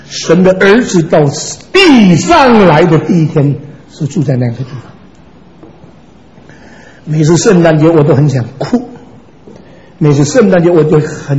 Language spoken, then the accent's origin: Chinese; Xiamen, Fujian, China; moved away; 那是中国跟日本打仗的时候，我在厦门生的。我50年以后离开厦门以后，准准50年，我跑回我的家乡去找到我生的那个房子。